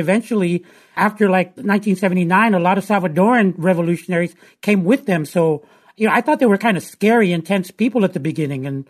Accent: San Francisco, California, United States; I grew up working class in San Francisco's Mission District.

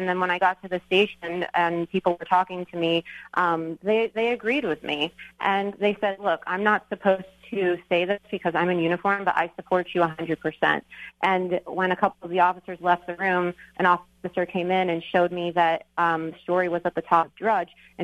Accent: United States; Well, I'm a conservative. I'm an American. I'm a constitutionalist.

